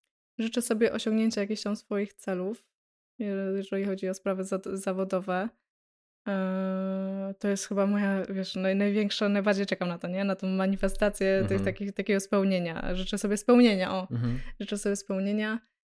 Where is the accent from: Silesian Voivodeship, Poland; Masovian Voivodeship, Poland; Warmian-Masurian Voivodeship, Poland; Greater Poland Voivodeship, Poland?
Greater Poland Voivodeship, Poland; Pochodzimy obydwoje z niewielkiego miasta w okolicach Poznania. Poznań! Gdzie wszyscy wszystkich znają, wszystko o sobie wiedzą i w zasadzie nawet wyglądają tak samo.